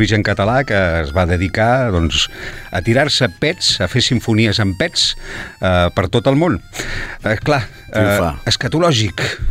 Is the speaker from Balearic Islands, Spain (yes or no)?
no; Catalonia, Spain; com a catalans